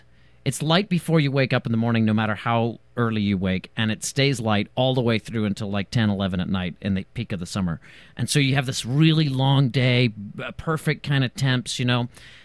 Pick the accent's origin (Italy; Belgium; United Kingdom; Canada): United Kingdom; Northern Ireland; now in United States; I'm from Ireland. I'm from Northern Ireland. If you can't detect an accent, it's because I've been listening to you guys for too long. I've been here for like 10 years.